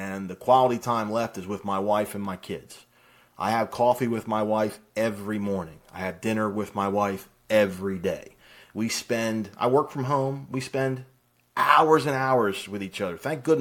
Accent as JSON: {"language": "English", "town": "Philadelphia", "region": "Pennsylvania", "country": "United States", "said": "And go figure, I'm from Philadelphia, and the kid gets drafted by the Phillies."}